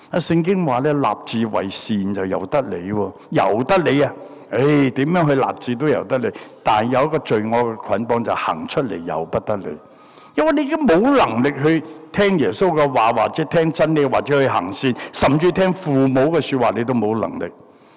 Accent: Hong Kong; 从小我在香港长大，十二三岁就出来行。

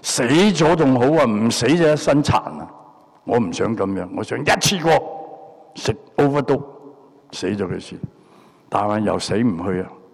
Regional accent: Hong Kong; 从小我在香港长大，十二三岁就出来行。

